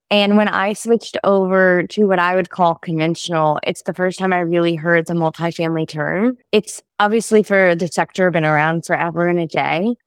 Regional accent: New Orleans, Louisiana, United States; now in Salt Lake City, United States; I am from New Orleans originally. I live in Salt Lake City.

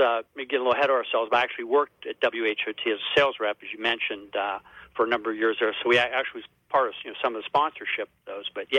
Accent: Youngstown, Ohio, United States; Well, I'm originally from Youngstown. I was born in the, you know, born Northside Hospital.

